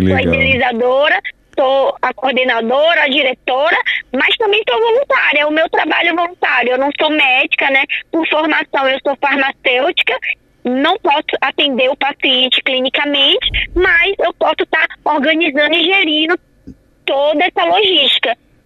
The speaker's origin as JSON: {"language": "Portuguese", "town": "Caravelas", "region": "Bahia", "country": "Brazil", "tie": "born or raised there", "said": "eu tenho 30 anos, sou filha de caravelas, cresci na Zona Ribeirinha, foi minha infância, né, muitos amigos de infância são da Zona Ribeirinha, mas eu cresci no bairro da Olaria"}